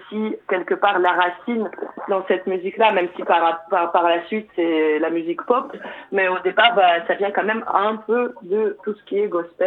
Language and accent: French; Siberia, Russia; now in France; moi, je suis venue en France en 2014 ou 2015, je me souviens pas. Donc, et sinon, avant, je viens de la Sibérie, de la Russie.